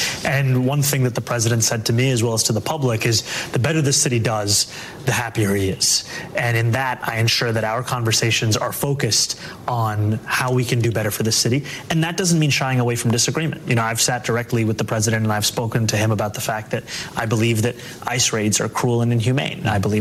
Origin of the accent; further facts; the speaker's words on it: New York City, New York, United States; I have an advantage in that we are both from New York City.